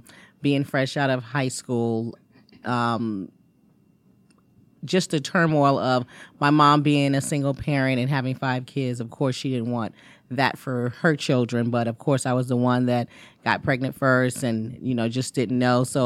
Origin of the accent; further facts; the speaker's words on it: Washington, District of Columbia, United States; now in Raleigh, United States; We're going to be doing D.C., which that is my hometown.